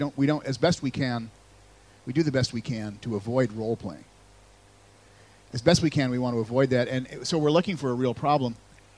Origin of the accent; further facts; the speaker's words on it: United States; And I admit that I don't speak English. I'm an American.